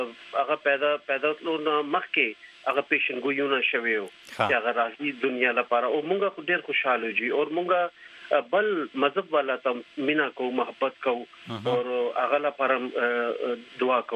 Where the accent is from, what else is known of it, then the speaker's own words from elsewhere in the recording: Pakistan; دا حکومت پاکستان مونږ چلته پیدا شوی یو زما بچپن نا اوس پورې